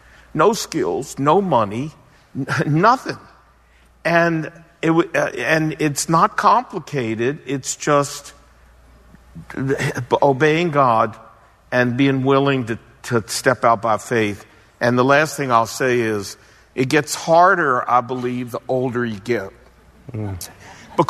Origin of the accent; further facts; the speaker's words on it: Portsmouth, Virginia, United States; born there; Well, I was born in Portsmouth, Virginia.